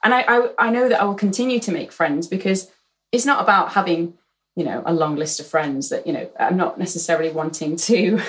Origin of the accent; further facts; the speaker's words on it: Aberdeen, Scotland, United Kingdom; I am Scottish. I was born in Aberdeen. My mum is Scottish.